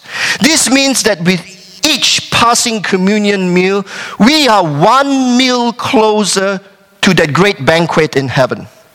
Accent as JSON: {"language": "English", "country": "Malaysia", "tie": "born or raised there", "said": "I grew up in Malaysia, where there are the same type of weather and there's the same type of beach."}